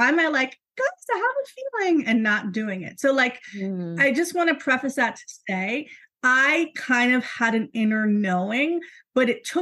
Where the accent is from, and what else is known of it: New York City, New York, United States; born or raised there